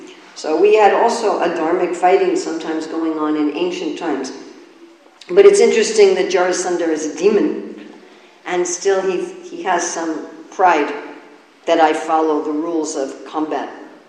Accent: New York, United States; As he said, I'm from New York. We speak very fast.

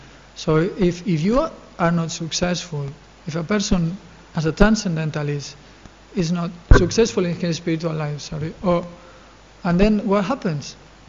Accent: Spain; English is a second language; I'm from Spain, you know?

